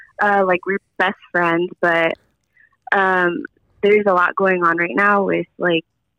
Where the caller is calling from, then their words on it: Los Angeles, California, United States; Los Angeles, California.